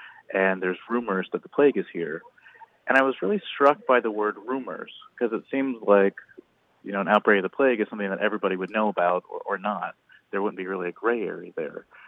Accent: California, United States; I grew up in California. I lived in Berkeley for a while. I lived in the Los Angeles area.

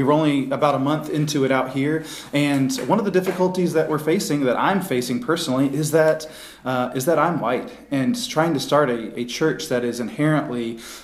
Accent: South Carolina, United States; including probably a lot in my home state of South Carolina.

